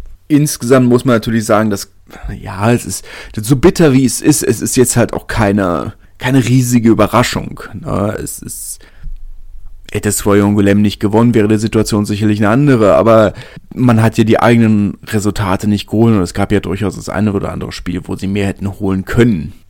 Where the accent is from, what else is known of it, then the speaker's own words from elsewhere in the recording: Berlin, Germany; ich komme ja aus Südberlin, ne?